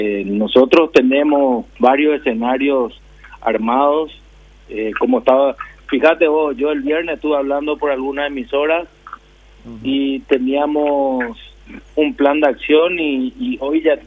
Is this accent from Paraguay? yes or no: yes; Paraguay